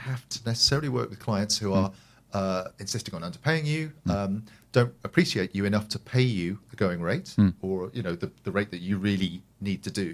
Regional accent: Deal, South East England, United Kingdom; So, having been born and bred in Deal, where I, my hometown, which I love, and still there now.

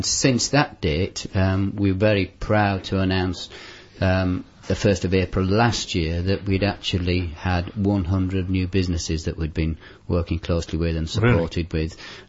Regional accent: Leeds, Yorkshire and the Humber, United Kingdom; born there; I was born in South Leeds.

